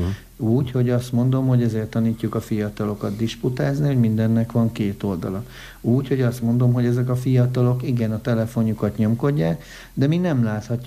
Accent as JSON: {"language": "Hungarian", "town": "Debrecen", "region": "Hajdú-Bihar", "country": "Hungary", "said": "hát debreceniként Nyíregyházára hívnak azért, az megbecsülendő történet"}